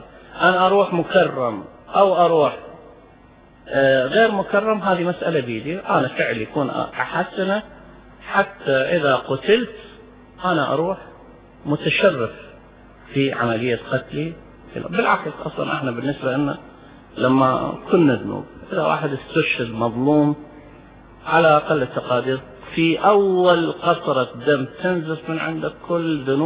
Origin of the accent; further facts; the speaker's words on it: Iraq; لكن أرجع وأقول كعراقيين إحنا مقابلين المقدار هذا